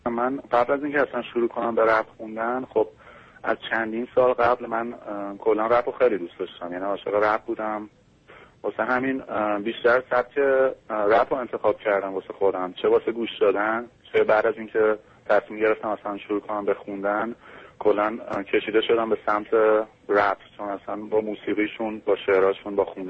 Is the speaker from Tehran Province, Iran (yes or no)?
yes; Tehran, Tehran Province, Iran; متولد 61 هستم، 24 سالمه، بچه تهران هستم.